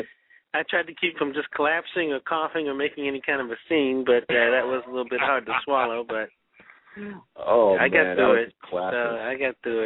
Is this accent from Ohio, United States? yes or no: yes; Cincinnati, Ohio, United States; Well, I'm from Cincinnati. I grew up here